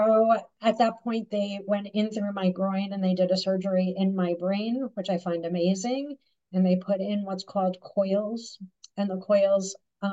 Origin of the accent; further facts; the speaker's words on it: Chicago, Illinois, United States; And I'm a Chicagoan at heart. My Chicago roots will never go away from me.